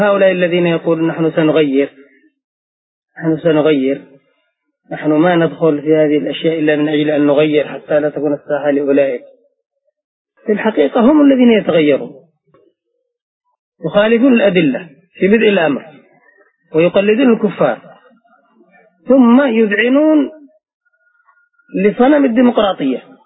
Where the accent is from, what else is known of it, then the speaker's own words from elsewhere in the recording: Yemen; يكون المصنع أو يلغى عندنا في اليمن